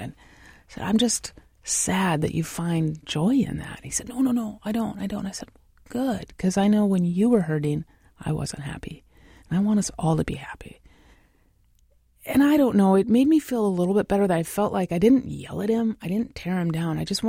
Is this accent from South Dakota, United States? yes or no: yes; South Dakota, United States; now in Seattle, United States; I grew up in South Dakota, a very red state. I'm a lesbian environmental activist, so I'm very Seattle urban archipelago liberal bubble.